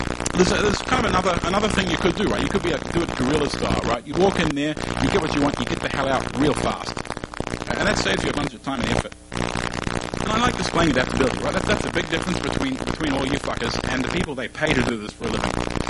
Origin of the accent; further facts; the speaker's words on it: New Zealand; funnily enough. I'm from New Zealand, which is why I sound a little fucked up.